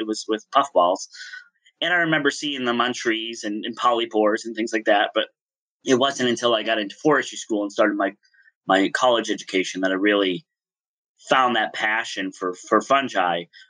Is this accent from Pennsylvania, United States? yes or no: yes; Pennsylvania, United States; I grew up in a really rural area. I grew up in Susquehanna County, Pennsylvania, which is the most northeast corner of Pennsylvania, the county with the most dirt roads of any county in Pennsylvania.